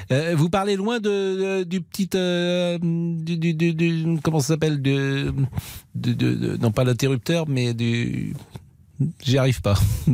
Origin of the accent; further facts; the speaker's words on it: France; Pourquoi, lorsqu'on est Français, on se sent peut-être plus proche de l'Italie que de l'Espagne ?